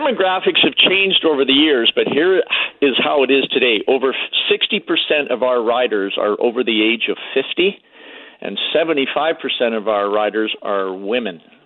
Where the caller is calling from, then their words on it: Lethbridge, Alberta, Canada; I'm calling you from Lethbridge, Alberta, which is the size of Texas.